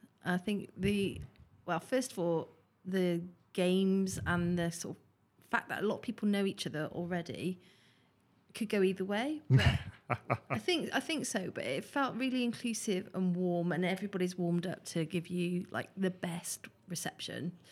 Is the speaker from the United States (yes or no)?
no; Stroud, South West England, United Kingdom; now in Leeds, United Kingdom; from Leeds. Well, not I live in Leeds, but I'm from Stroud in Gloucestershire originally.